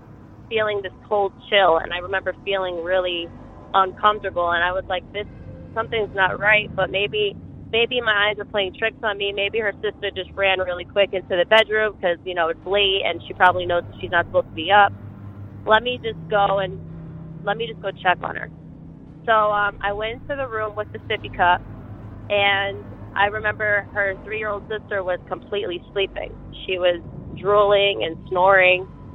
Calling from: New York, United States; I'm calling from Dutchess County, New York.

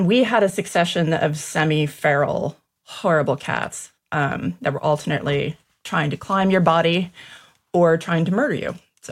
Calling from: Birmingham, West Midlands, United Kingdom; I am joining you from Birmingham, England, original Birmingham … Birmingham.

